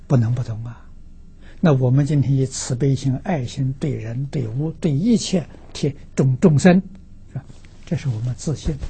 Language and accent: Chinese; China; 我们中国人讲缺德，最重要的第一德了